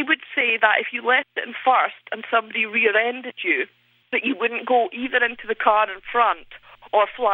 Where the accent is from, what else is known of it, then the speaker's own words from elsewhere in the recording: Scotland, United Kingdom; moved away as an adult; now in San Diego, United States; No, I wasn't born in San Diego. No, I was from Scotland originally.